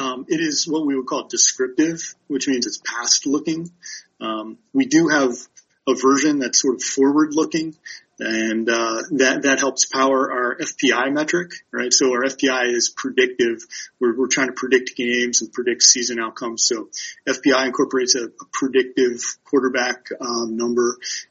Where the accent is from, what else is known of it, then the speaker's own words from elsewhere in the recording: Baltimore, Maryland, United States; A really interesting case is right up the road. My hometown of Baltimore, right?